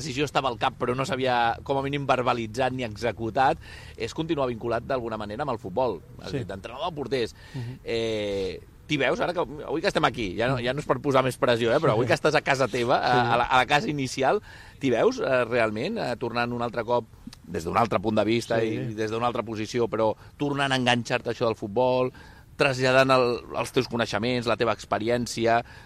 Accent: Sabadell, Catalonia, Spain; que sóc de la casa, vulguis o no, que sóc català, que sóc de Sabadell, que ho tinc molt apamat, això, tinc la família, tinc els amics

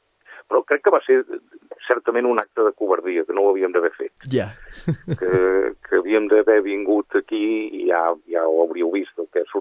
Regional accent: L'Hospitalet de Llobregat, Catalonia, Spain; Perquè sóc d'Hospitalet i ja se sap que... Aquesta cosa xava i porqueta que tenim allà baix.

